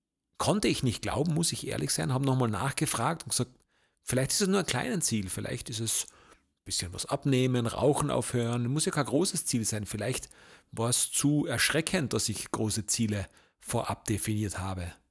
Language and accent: German; southern Austria, Austria; da gibt es bei uns im Süden in Österreich eine Tradition